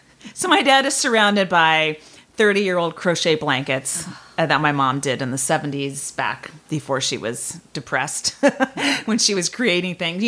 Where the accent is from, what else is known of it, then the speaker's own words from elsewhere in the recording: San Francisco, California, United States; It's one of my favorite rooms. I'm from San Francisco.